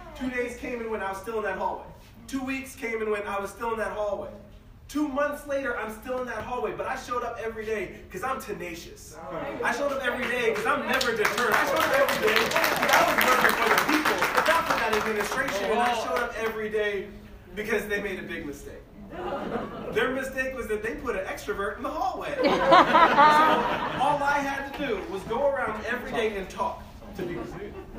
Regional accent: Virginia, United States; So she's from Appomattox. I'm from Spotsylvania. We said, we're coming back to the part of this country, the part of this commonwealth that we call home.

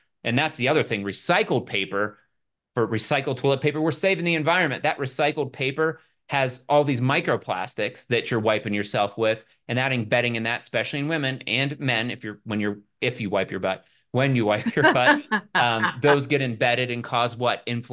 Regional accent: Pittsburgh, Pennsylvania, United States; Slippy is a Pittsburgh word. I'm from Pittsburgh. I pronounce a lot of things wrong because that's how I was taught. That was my environment.

